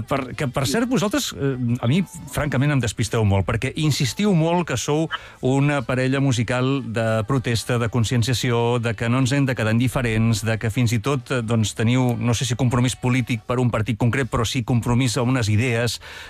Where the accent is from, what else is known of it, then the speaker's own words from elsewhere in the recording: Barcelona, Catalonia, Spain; jo que sóc de Virreiamat, no sé com ens hem de dir els de Virreiamatenc